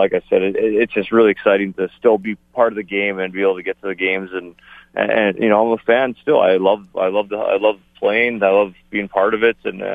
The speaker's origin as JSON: {"language": "English", "town": "Winnipeg", "region": "Manitoba", "country": "Canada", "tie": "born or raised there", "said": "I love growing up in Garden City. It's, you know, I always tell everyone, I'm a North End Winnipeg boy, and just growing up on the outdoor rinks in Winnipeg, and you know, you don't get that anywhere else."}